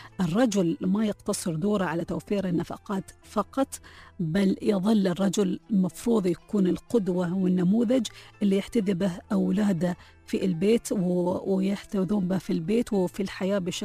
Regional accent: United Arab Emirates

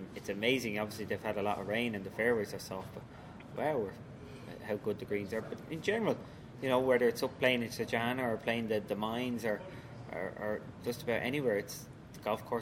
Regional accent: Ireland; The heat doesn't really bother me, even though I come from Ireland.

